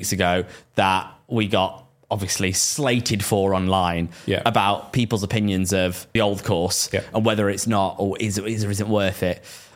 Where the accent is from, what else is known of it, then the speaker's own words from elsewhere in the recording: Preston, North West England, United Kingdom; I'm 29. I play off 10-ish. I'm the one from Preston.